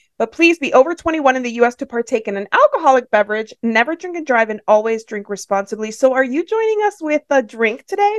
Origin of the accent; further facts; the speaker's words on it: Miami, Florida, United States; I'm not woods. I'm not snow. I grew up in Miami, you know, I live by the mountains now, and that's like an escape from what I'm used to.